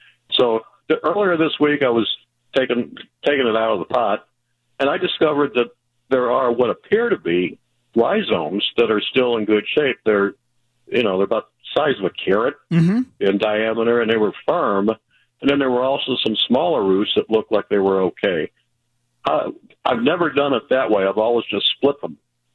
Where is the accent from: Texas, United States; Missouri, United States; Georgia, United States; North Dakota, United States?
Missouri, United States; St. Louis; I grew up in South St. Louis